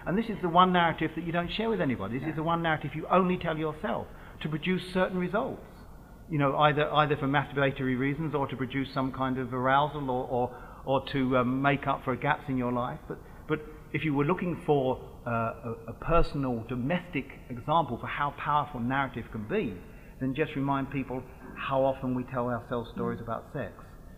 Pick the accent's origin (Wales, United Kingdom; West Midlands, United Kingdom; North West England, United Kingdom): West Midlands, United Kingdom; Birmingham; I don't want to set my novel in a real Birmingham, which is my hometown